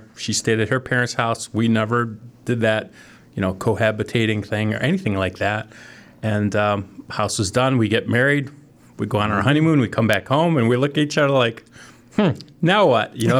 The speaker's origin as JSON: {"language": "English", "town": "Independence", "country": "United States", "tie": "born or raised there", "said": "So I grew up in Independence, not far from here. So born and raised in Independence, went to Independence High School."}